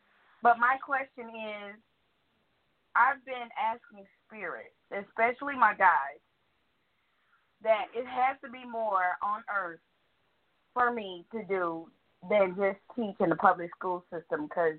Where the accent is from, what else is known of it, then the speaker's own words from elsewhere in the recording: Georgia, United States; I'm from Georgia.